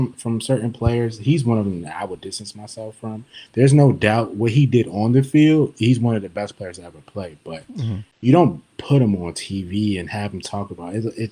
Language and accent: English; Maryland, United States; I remember seeing Michael Vick Atlanta Falcons jerseys where I grew up in Maryland